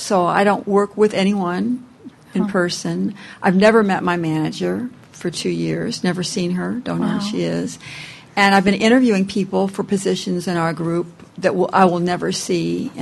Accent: California, United States; But I'm from the Valley, Silicon Valley, and I work for a large high-tech company there on Tasman.

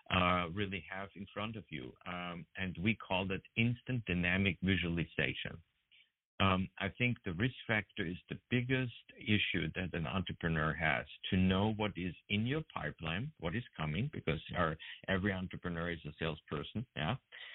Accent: Vienna, Austria; English is a second language; now in United States; maybe to my broken English, I'm originally from Austria, Vienna, and moved 7.5 years ago

